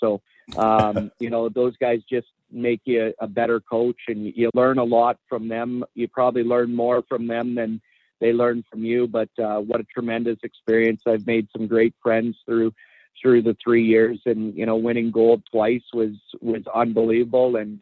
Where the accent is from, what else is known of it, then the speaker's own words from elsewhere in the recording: Flin Flon, Manitoba, Canada; also born or lived in Connecticut; Quite a difference from growing up in Flin Flon and playing here and then going down to Connecticut where you're an hour from New York City.